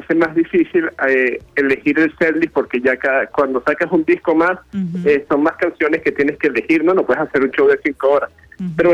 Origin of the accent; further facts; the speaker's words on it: Caracas, Capital District, Venezuela; moved away as an adult; now in Mexico; nosotros somos una banda de Caracas, Venezuela, formada hace 14 años, de los cuales tenemos 10 años ya viviendo aquí en México.